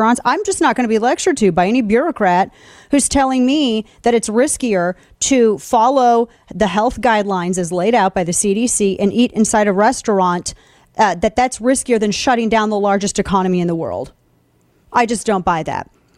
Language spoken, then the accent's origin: English; Missouri, United States; because that's in my home state of Missouri.